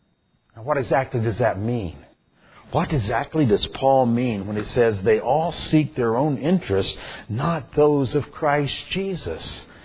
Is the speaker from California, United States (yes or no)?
no; Indiana, United States; some of you know, I'm from Indiana. In Indiana, we play basketball.